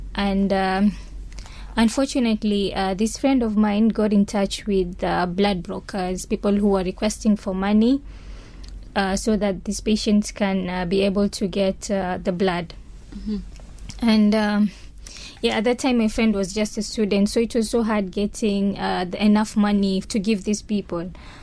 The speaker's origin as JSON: {"language": "English", "town": "Mombasa", "region": "Mombasa County", "country": "Kenya", "tie": "born or raised there", "said": "I am born and bred in Mombasa, studies in Mombasa. Basically, most things are just here in Mombasa."}